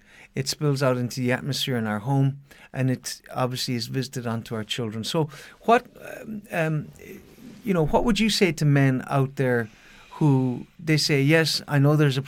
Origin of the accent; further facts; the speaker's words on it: Ireland; certainly I can say that here as an Irishman, I see that generational dysfunction.